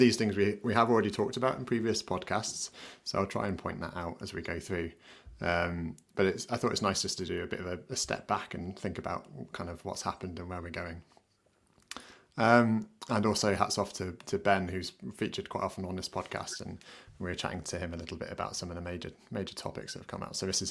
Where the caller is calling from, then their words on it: Sweden; I'm joining you from a very cold and snowy Sweden.